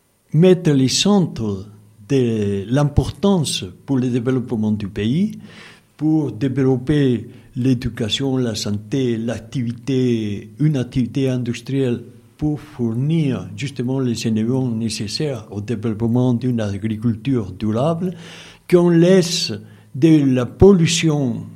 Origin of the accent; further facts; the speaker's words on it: Puno, Peru; French is a second language; dans le sud du Pérou, dans la région dans laquelle je suis originaire, la région de Puno. C'est le plateau à 3800 mètres, frontière avec la Bolivie.